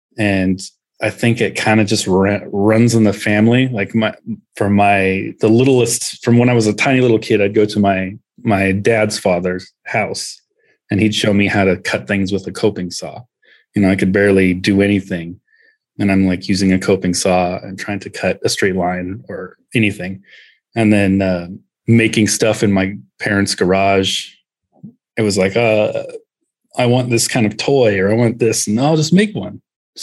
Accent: California, United States; Well, I grew up in California, Central Valley, in a farming area outside of Fresno.

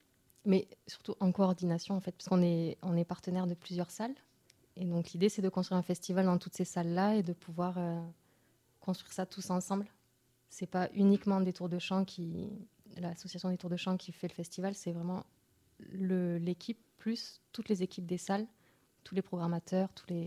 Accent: Toulouse, Occitanie, France; Alors, je suis originaire de Toulouse et je vis à Toulouse.

